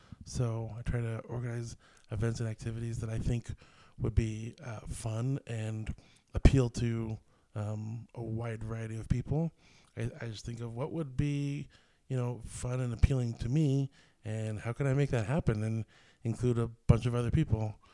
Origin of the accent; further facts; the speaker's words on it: Seattle, Washington, United States; now in Utah, United States; I moved to Utah from the Seattle area about 9 years ago.